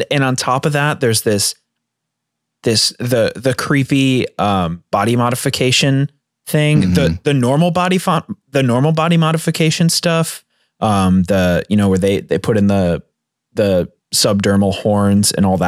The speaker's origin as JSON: {"language": "English", "region": "Midwest", "country": "United States", "said": "I mean, we're from the Midwest."}